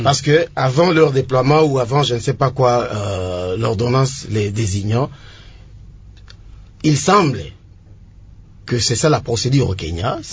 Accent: Beni, North Kivu, DR Congo; Je viens de Beni. Vous comprenez?

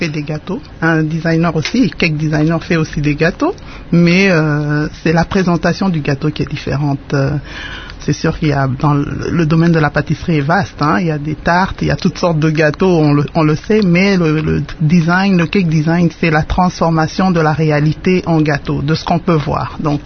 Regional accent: DR Congo

